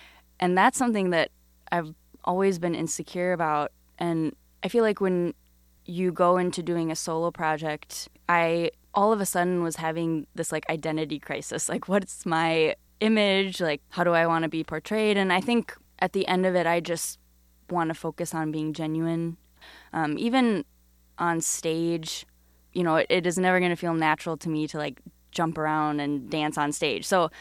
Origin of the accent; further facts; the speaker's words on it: Burnsville, Minnesota, United States; I am from Burnsville, Minnesota.